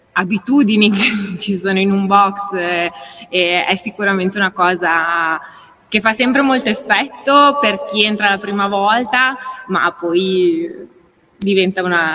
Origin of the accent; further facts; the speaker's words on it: Modena, Emilia-Romagna, Italy; io da modenese quale sono, questo è un posto che ho sempre visto, che ho sempre conosciuto